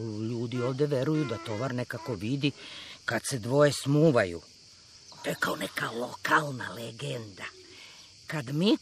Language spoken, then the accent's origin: Serbian; Kraljevo, Raška District, Serbia; Jeste, ja sam iz Srbije, iz Kraljeva.